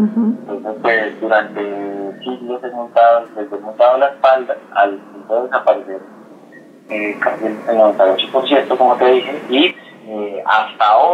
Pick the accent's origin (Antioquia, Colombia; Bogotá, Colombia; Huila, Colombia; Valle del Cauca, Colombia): Bogotá, Colombia; esa esencia que tenemos como bogotano